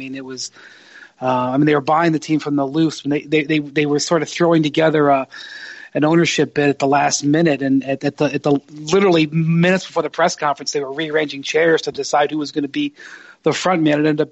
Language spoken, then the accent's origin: English; Cleveland, Ohio, United States; I'm from Cleveland area. I have a soft spot for small markets, for sure.